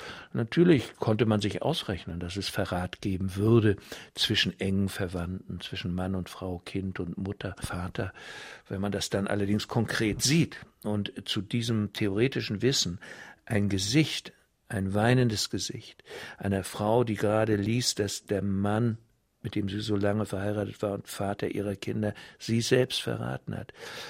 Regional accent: Germany; Nein, nur ich bin Deutscher.

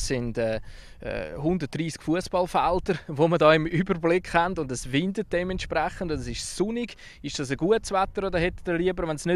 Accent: Zurich, Switzerland; accent: Zurich dialect; Jetzt komme ich aus Zürich, habe den Zürich-Dialekt

